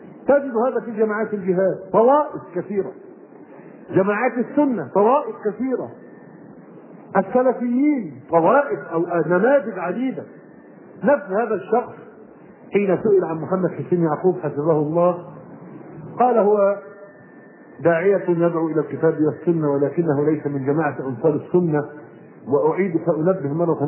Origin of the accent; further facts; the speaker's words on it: Egypt; هذا النموذج الاخر من انسان جاوى الذي يوجد عندنا في مصر